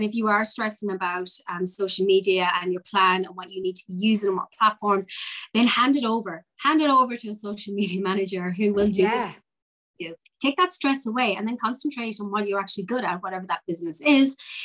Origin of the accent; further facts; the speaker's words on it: Ireland; I mean, I grew up in Ireland, rural Ireland.